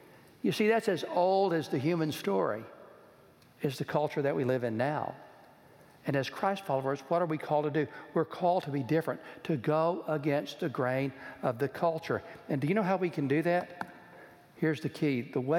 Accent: Los Angeles, California, United States; now in Orange County, United States; "We're from Los Angeles. We live in Orange County.

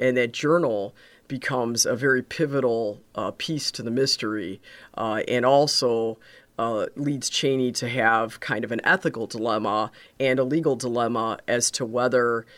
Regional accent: Crystal Lake, Illinois, United States; Again, having grown up here, so I was raised in Crystal Lake and attended St. Thomas Grade School and then Marion Central for high school. I really love the Fox River Valley area

